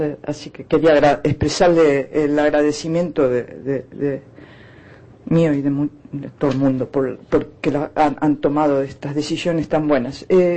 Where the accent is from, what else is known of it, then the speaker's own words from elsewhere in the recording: Argentina; now in United States; soy profesora en la Universidad de Maryland y soy argentina